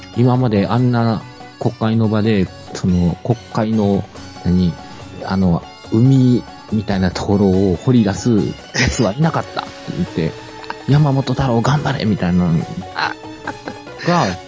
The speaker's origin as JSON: {"language": "Japanese", "region": "Kansai", "country": "Japan", "said": "いや、それは違うと思う。私関西ですけど"}